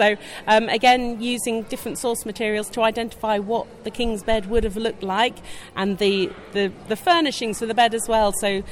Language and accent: English; Norwich, East of England, United Kingdom; growing up in Norwich, I grew up within the walls of Norwich Castle Museum.